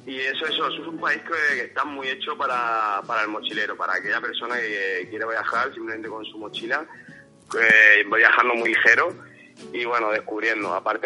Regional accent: Murcia, Region of Murcia, Spain; also born or lived in Granada; yo soy de Murcia, pero bueno, también estuve un año viviendo por Granada, y bueno, recorriendo mucho el sur, Andalucía es mi segunda tierra

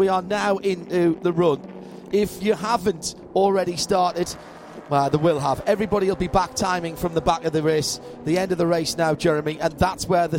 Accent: Sunderland, North East England, United Kingdom; because I'm from Sunderland, not Newcastle.

